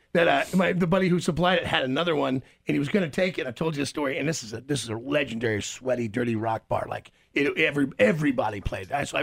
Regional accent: Kansas City, United States; Sure, I'm from Kansas City. I do this all the time.

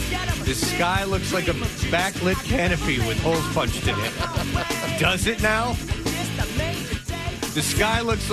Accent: Nebraska, United States; We put on the patois even though we're from Nebraska.

